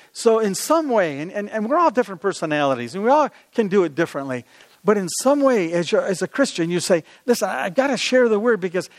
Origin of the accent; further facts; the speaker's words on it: Rochester, New York, United States; I said, I'm from Rochester, New York.